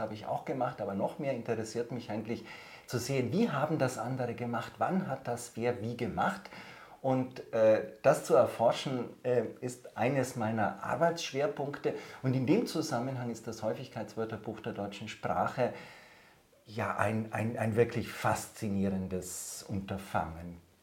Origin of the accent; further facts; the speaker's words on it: Prad am Stilfser Joch, Trentino-Alto Adige, Italy; Ich bin aufgewachsen in Prad am Stülzer Joch im Finchgau, habe dort die Kindheit und Jugendzeit verbracht, die Grundschule, die Mittelschule. Das war eine schöne Zeit, einfach so in einem Südtiroler Dorf, wie man sich das so vorstellt, also ein sehr, sehr ländliches Dorf